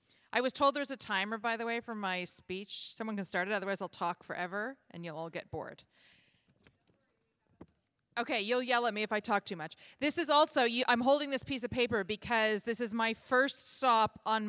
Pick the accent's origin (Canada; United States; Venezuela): Canada; now in Iceland; I'm First Lady of the country, but I grew up on a farm in Canada. That's why my accent sounds the way that it sounds for you. Studied at the University of Toronto.